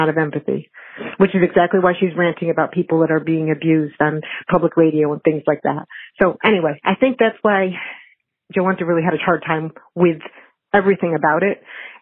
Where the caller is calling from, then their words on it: Buffalo, New York, United States; Hey, guys. … I'm calling from Buffalo, which I appreciate Kristen's love for Buffalo.